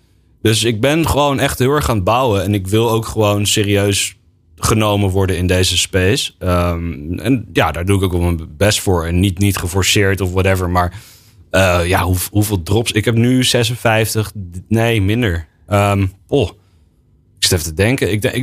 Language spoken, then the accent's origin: Dutch; Hilversum, North Holland, Netherlands; Ik kom natuurlijk uit Hilversum.